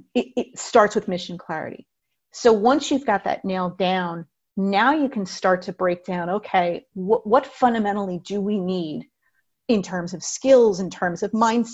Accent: New Jersey, United States; So I live in New Jersey. I grew up in New Jersey. Summers here are extremely hot.

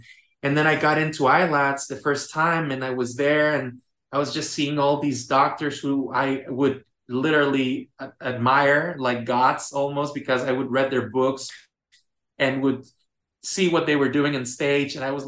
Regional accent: Tijuana, Baja California, Mexico; I come from a tough town of Tijuana. I grew up in Tijuana

